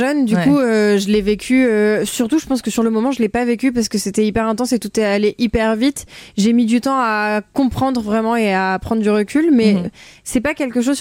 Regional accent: Hénin-Beaumont, Hauts-de-France, France; J'ai grandi dans une maison d'une cité minière à Hénin-Beaumont. Voilà. Et c'était un endroit très calme avec une maison de retraite derrière. J'ai beaucoup, beaucoup joué dans la rue.

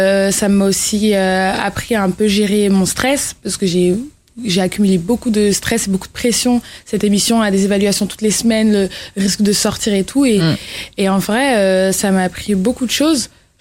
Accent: Colombes, Île-de-France, France; J'ai grandi à Colombes, entre Colombes et Asnières.

